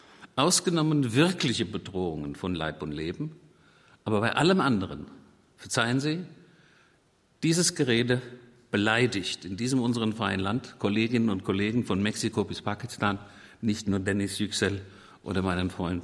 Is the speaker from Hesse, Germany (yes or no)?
yes; Limburg, Hesse, Germany; der Nassauischen Landeszeitung in Limburg, meine Heimatstadt.